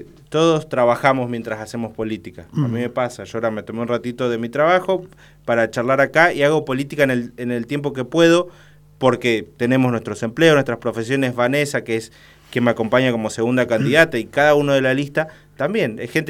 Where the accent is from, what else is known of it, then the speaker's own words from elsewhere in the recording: Río Grande, Tierra del Fuego, Argentina; yo tengo 36 años, hice la escuela secundaria acá en Río Grande, de Polivalente, acá a 3 cuadras de donde estamos.